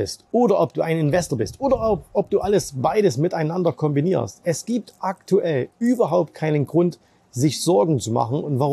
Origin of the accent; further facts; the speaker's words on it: Dubai, United Arab Emirates; now in Germany; auch in meiner Heimat Dubai ist viel Unsicherheit